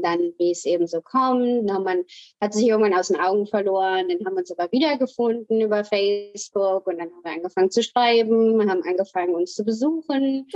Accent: Hesse, Germany; moved away as an adult; also born or lived in Düsseldorf; now in United States; Und ich lebe jetzt seit 2015 hier in den USA, komme aber ursprünglich aus Deutschland, bin aufgewachsen in der Nähe von Kassel in Hessen, bin aber dann zuletzt in Richtung Westen gezogen, in der Nähe von Düsseldorf. Also habe so ein bisschen überall eigentlich gelebt

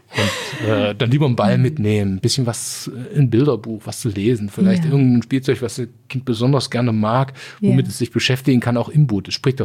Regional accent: Sangerhausen, Saxony-Anhalt, Germany; born there; ich bin in Sangerhausen geboren, ja, die Rosenstadt Sangerhausen.

